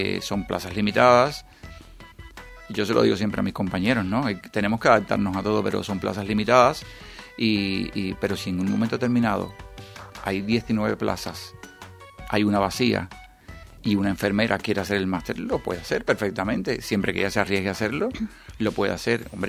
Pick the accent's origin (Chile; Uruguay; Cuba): Cuba; yo soy cubano, primero es que soy cubano, y entonces en Cuba no había muchos videojuegos, cuando yo era pequeño